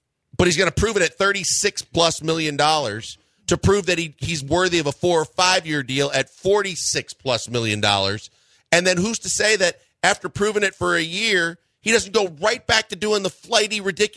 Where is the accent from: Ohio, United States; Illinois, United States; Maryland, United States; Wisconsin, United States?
Wisconsin, United States; And I'm from Wisconsin, by the way, and I've never been in a gourmet cheese shop.